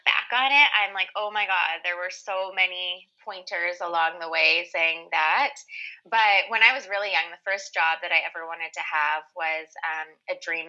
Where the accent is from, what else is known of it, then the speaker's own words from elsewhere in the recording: Vancouver, British Columbia, Canada; also born or lived in Saskatoon, Canada; And we lived there for about 5 years, and then we moved to Vancouver. So as much as I can remember, I, you know, have grown up and lived in and around the Vancouver area.